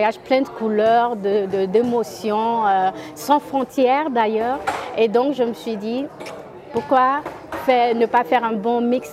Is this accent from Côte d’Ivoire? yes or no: yes; Côte d’Ivoire; also born or lived in Netherlands; now in Belgium; C'est comme ça que je suis arrivée, en fait, donc de la Côte d'Ivoire à la Hollande, de la Hollande en Belgique.